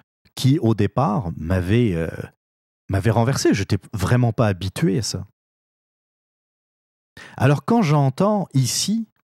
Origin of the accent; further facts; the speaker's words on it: France; now in Canada; Je suis originaire de la France.